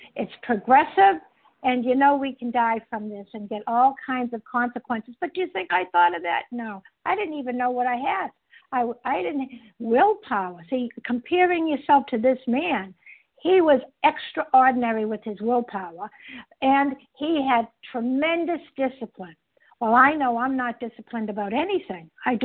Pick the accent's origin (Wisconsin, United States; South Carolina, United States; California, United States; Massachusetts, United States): Massachusetts, United States; from Massachusetts, a recovered compulsive overeater.